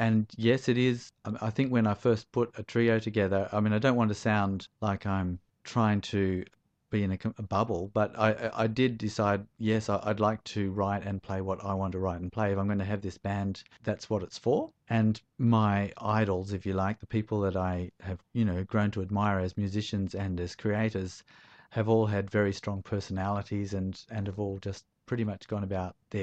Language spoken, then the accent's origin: English; Turramurra, New South Wales, Australia; I'm a North Shore boy myself. I grew up in Tarramurra.